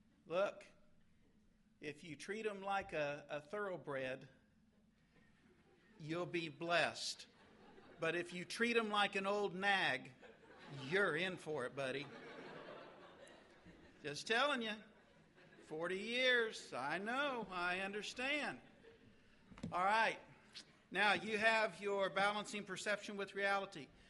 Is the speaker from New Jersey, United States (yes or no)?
no; Sacramento, California, United States; also born or lived in Redding; I was born in Redding, California, Northern California, at the foot of Mount Shasta, an 8,000-plus foot mountain, snow-capped year-round. The city wrapped around kind of that area. Grew up in Sacramento, California, and the Lord brought me over to the East Coast